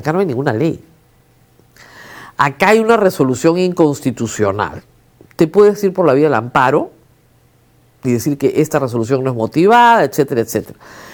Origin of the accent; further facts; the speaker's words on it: Miraflores, Lima, Peru; Ustedes saben, yo soy de Miraflores.